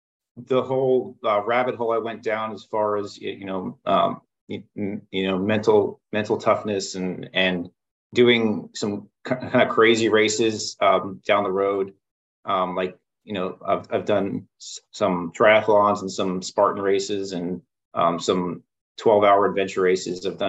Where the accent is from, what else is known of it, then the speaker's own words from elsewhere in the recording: Port Charlotte, Florida, United States; moved away as an adult; So I grew up in Port Charlotte, Florida, which is the Gulf Coast. And I went to high school pretty much from 5 years old until I graduated high school, and then moved to Orlando for school.